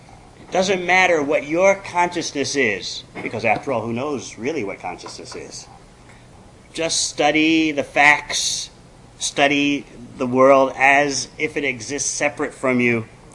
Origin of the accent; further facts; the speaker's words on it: New York City, New York, United States; now in Australia; I'm a New Yorker by birth, but I've been overseas on every continent of the world for the past 35 years. So, although I am from New York City, I've been gone for so long. Currently, I'm based in Australia, New Zealand.